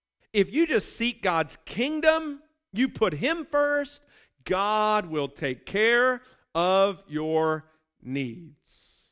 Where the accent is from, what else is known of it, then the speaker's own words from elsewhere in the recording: United States; And I'm like, dude, I'm American. I have no idea what that means.